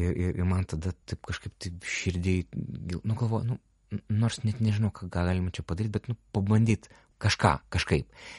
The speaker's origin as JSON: {"language": "Lithuanian", "town": "Vilnius", "region": "Vilnius County", "country": "Lithuania", "said": "nors esu vilnietis"}